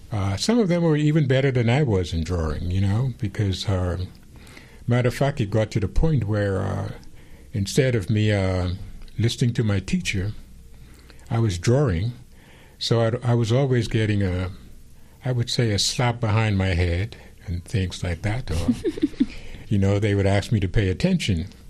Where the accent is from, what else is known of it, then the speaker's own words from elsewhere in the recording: Grant's Town, New Providence, Bahamas; Born and bred in Grantstown.